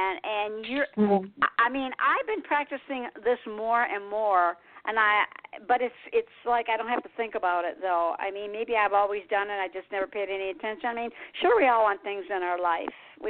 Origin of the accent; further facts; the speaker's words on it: Detroit, Michigan, United States; Usually it's the oldies, because I'm from Motown. Mm-hmm. I'm from Detroit